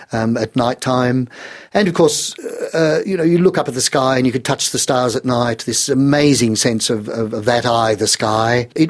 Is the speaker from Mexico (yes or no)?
no; Dubbo, New South Wales, Australia; Well, I'm a boy from Dubbo. Dubbo, of course, when I grew up, given that was 1533, was in the middle of New South Wales, no curbing and guttering.